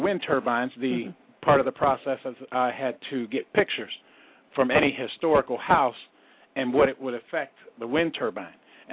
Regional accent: East Liverpool, Ohio, United States; Well, I grew up in the East End. We were all down there.

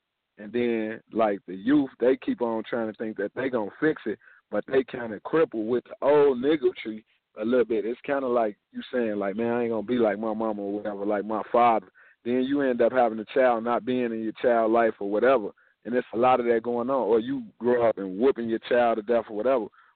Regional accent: Chicago, Illinois, United States; now in Dallas, United States; I'm calling from Dallas, Texas. I'm from Chicago, Illinois.

